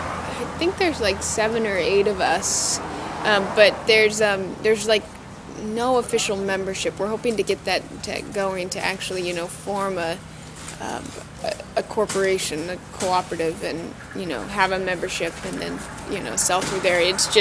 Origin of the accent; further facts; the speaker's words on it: Portland, Oregon, United States; now in Seattle, United States; I grew up gardening in Portland